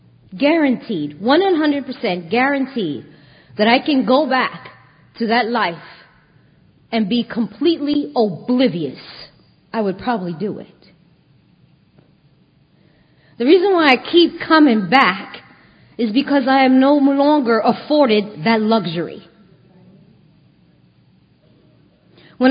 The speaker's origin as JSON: {"language": "English", "country": "Puerto Rico", "accent": "Puerto Rican", "said": "My accent is strong, right? Oh, my God. Okay. That Puerto Rican is coming out."}